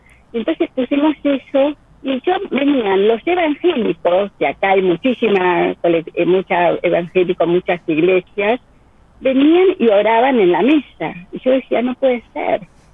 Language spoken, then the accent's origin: Spanish; Buenos Aires, Argentina; now in Ushuaia, Argentina; Cuando yo llegué a Ushuaia hace unos cuantos años, también buscaba comunidad, porque también vengo de Buenos Aires